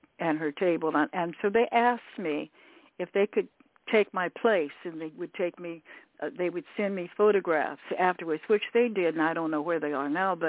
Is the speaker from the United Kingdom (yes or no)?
no; United States; we're not perfect, but I absolutely love being an American.